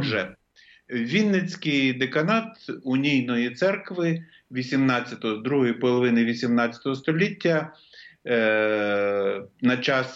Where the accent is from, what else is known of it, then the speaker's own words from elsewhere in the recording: Parpurivtsi, Vinnytsia Oblast, Ukraine; як в моєму рідному селі Парпурівцях